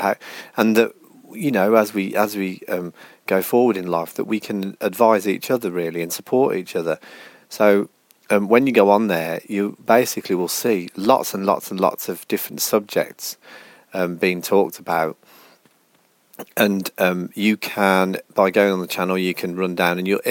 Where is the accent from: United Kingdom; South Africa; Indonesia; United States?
United Kingdom; Birmingham, West Midlands; I'm not from Liverpool. I was never at St. Vincent's. I was actually at Licky Grange School in Birmingham, for those that care.